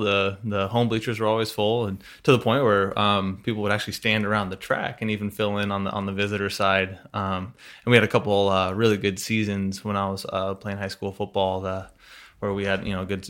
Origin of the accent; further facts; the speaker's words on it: Burlington, Washington, United States; I grew up in a small town, Burlington, Washington. It's on the western side of Washington State, a little farm town